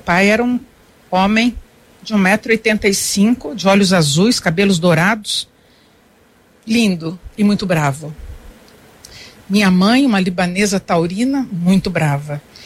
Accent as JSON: {"language": "Portuguese", "town": "Cambé", "region": "Paraná", "country": "Brazil", "tie": "born there", "said": "Eu nasci em Cambé. Eu sou filha de libaneses. Meu pai, minha mãe e meus irmãos são libaneses. Eles saíram de Beirute para Cambé."}